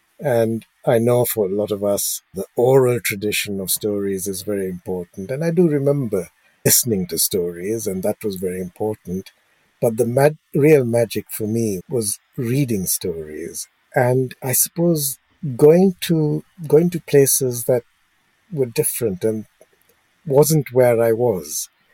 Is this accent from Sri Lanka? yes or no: yes; Sri Lanka; I was, as a child growing up in Sri Lanka, Ceylon, as it was called then, and we didn't have TV. TV hadn't come to Sri Lanka in those days. I'm talking about the 50s, 60s.